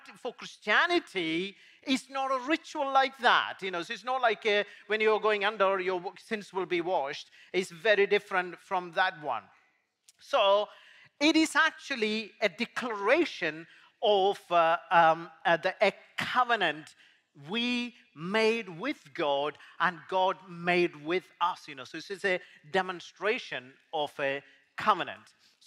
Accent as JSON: {"language": "English", "country": "India", "said": "I'm coming from India"}